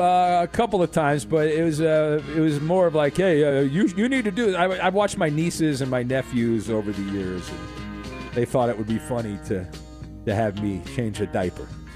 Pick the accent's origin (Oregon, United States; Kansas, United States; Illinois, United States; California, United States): Oregon, United States; You know, growing up in Oregon, some pond somewhere, just jumping for it.